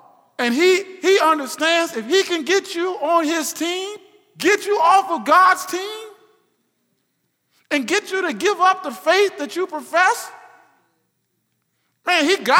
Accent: Ohio, United States; No, listen, I'm from Ohio.

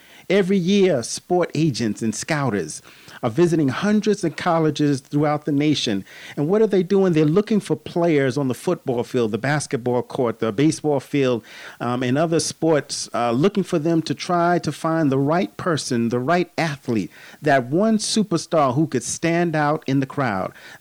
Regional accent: New York City, New York, United States; As a young man growing up in the East New York, Brownsville section of Brooklyn, New York, in Lewis H. Pinkhouse's

